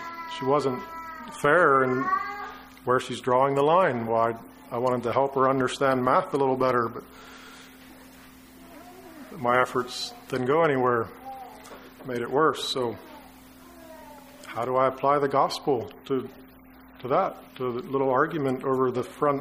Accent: Pennsylvania, United States; moved away as an adult; also born or lived in Missouri; now in Alberta, Canada; I grew up in Pennsylvania, lived some in Missouri, lived for over 20 years now in Alberta.

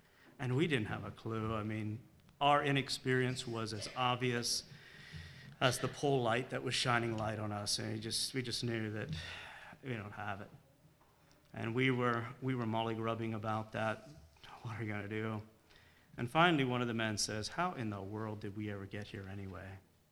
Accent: Pennsylvania, United States; now in Tyrone, United States; I was born and raised in Lebanon County, and I was part of the Sharksville Church there for many years, was ordained there. After a while, I was sent, and now we live out in Tyrone.

